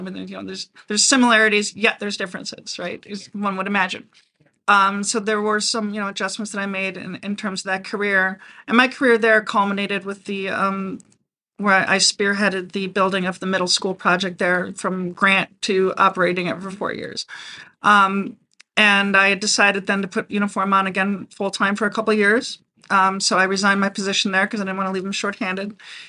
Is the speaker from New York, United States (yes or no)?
yes; West Seneca, New York, United States; also born or lived in Buffalo; I'm from West Seneca, New York, born in Buffalo